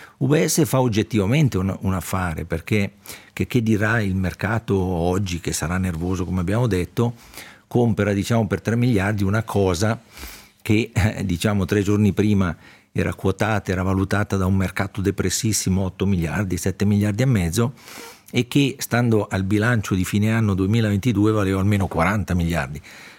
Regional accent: Switzerland; noi come Svizzera stiamo giocando una partita estremamente delicata da un punto di vista della reputazione del nostro paese

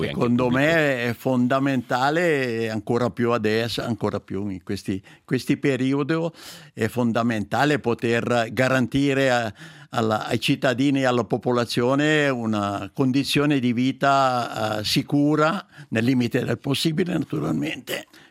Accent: Lumino, Ticino, Switzerland; born there; io sono nato appunto a Lumino da mio papà, che era un agricoltore

